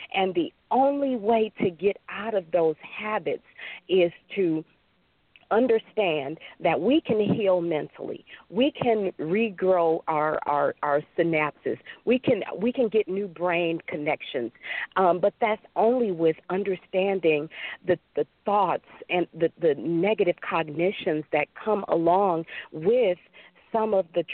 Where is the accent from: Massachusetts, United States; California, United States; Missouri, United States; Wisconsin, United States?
Missouri, United States; St. Louis; Louis, Missouri. And there was what we called a crazy hospital. It was called Malcolm Bliss.